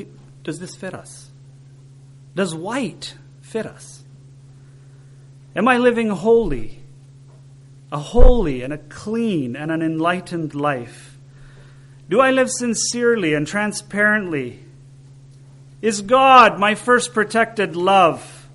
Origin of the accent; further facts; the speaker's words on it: Canada; I'm from Canada and I enjoy hockey.